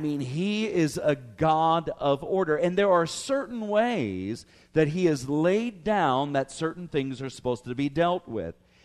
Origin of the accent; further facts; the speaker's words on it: Appalachia, United States; I told you, I'm Appalachian. I'm about as hillbilly as you can get.